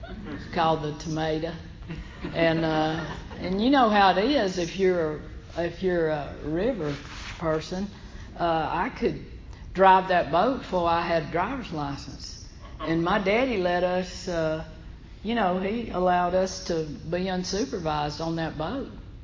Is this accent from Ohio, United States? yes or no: no; Alabama, United States; I grew up in Alabama, so close to here. I went to Auburn too. I was telling these girls, I'm 58